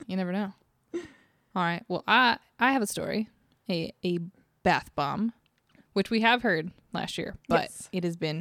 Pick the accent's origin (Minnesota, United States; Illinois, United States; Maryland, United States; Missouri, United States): Illinois, United States; Once upon a hot minute ago, my sister and I were a couple of wee children growing up in Southern Illinois.